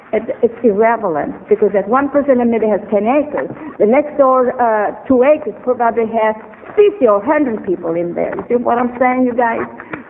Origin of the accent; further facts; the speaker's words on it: France; also born or lived in New York City; now in West Lynn, United States; I lived in West Lynn since 1959. I came from New York City. Actually, I came from France.